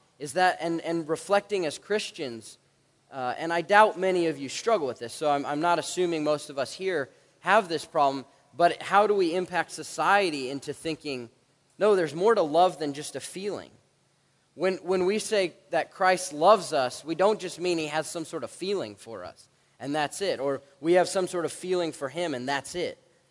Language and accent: English; Nebraska, United States; For me, I'm from Nebraska, where I'm a big Nebraska fan